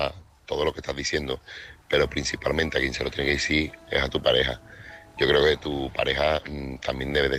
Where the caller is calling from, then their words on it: Seville, Andalusia, Spain; corresponsal de Sevilla